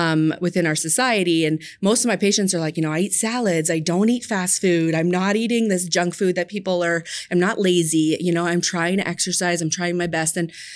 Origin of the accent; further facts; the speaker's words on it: Toronto, Ontario, Canada; now in Buffalo, United States; So I'm originally from Toronto, and we decided to move.